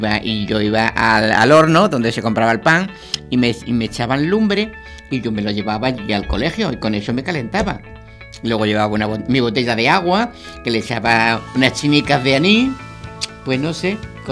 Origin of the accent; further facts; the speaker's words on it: Torredonjimeno, Andalusia, Spain; born there; En Jaén, en Torredón Jimeno.